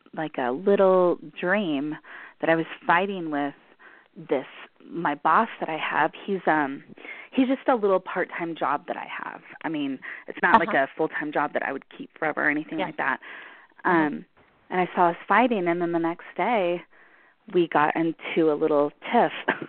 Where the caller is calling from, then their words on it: Colorado, United States; From Colorado.